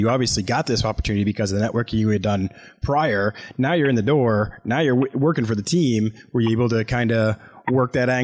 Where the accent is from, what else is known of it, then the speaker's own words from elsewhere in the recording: Boston, Massachusetts, United States; Now, I can say hated because I'm from Boston, so I'm allowed to hate the Yankees